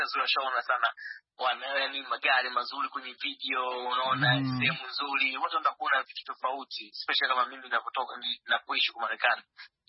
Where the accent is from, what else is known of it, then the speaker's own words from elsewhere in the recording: Tanzania; kama natoka Tanzania